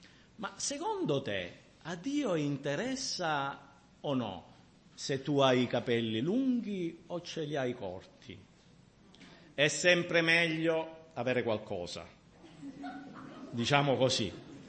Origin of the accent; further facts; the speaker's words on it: Sicily, Italy; Io mi permetto di parlare dei siciliani perché sono siciliano, ok?